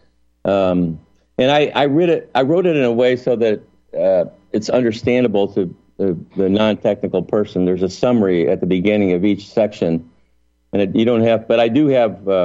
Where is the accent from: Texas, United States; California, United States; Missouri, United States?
Missouri, United States; And I'm from Missouri, so, show me if I'm wrong.